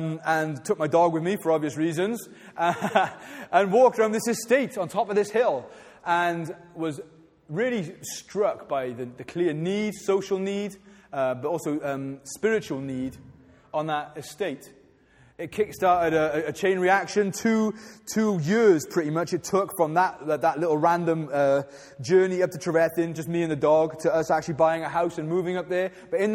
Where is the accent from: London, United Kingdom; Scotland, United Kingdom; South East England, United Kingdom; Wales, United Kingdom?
Wales, United Kingdom; Pontypool; I was born in Pontypool. I am a Pontypool boy. I love this town. I love this valley.